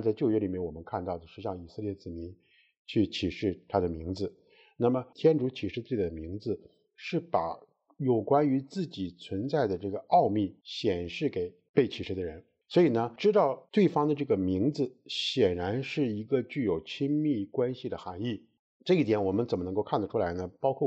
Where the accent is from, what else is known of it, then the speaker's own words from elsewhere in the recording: China; 我们中国人起名字的时候呢可是可起好可起坏啊